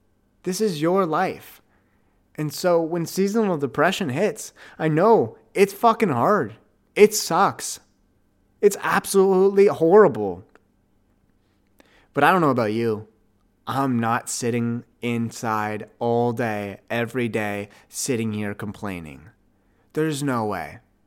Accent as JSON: {"language": "English", "town": "Ottawa", "region": "Ontario", "country": "Canada", "tie": "born or raised there", "said": "Ottawa, my hometown. That's insane. Our city, home city."}